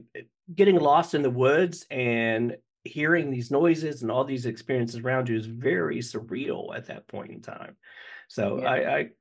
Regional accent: the South, United States; growing up as a kid, I grew up in the South, like you.

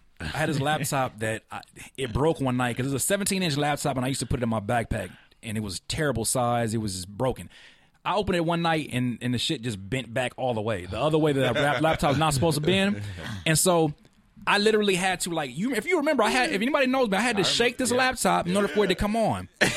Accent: California, United States; it's like, I came from Cali where ain't no damn snow.

